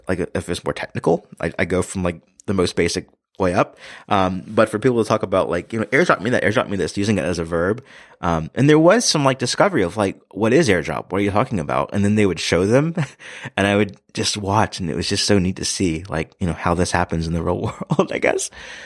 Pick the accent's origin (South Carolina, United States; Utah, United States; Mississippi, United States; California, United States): Mississippi, United States; And there was a cartoonist from my home state, Mississippi, that was in attendance as well